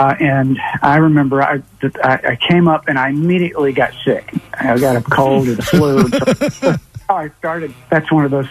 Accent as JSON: {"language": "English", "town": "Montgomery", "region": "Alabama", "country": "United States", "tie": "born or raised there", "said": "I went back to my hometown, and at the invitation of some friends that I played with before I left Montgomery"}